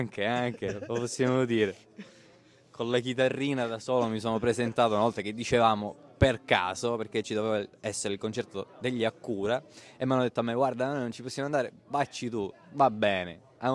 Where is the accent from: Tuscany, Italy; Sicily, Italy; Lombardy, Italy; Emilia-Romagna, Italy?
Sicily, Italy; Castelmola; vengo dalla Sicilia orientale, esattamente da Castelmola, che è vicino Taormina.